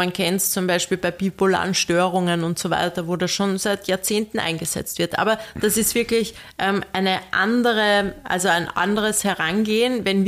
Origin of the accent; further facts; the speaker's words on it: Austria; Aber hier ist die Vorgehensweise bei uns in Österreich so geregelt, dass ein Arzt muss diese mikrodosierte Lithiumtherapie quasi anordnen.